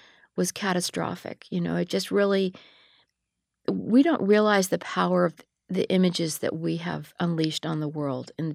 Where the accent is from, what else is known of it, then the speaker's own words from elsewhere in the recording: United States; especially being an American and maybe even being a woman.